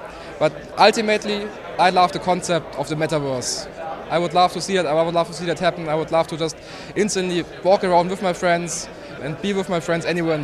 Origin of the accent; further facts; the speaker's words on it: Germany; English is a second language; now in Australia; I'm from Germany and I live in Australia right now, and what I miss most are my friends back in Germany.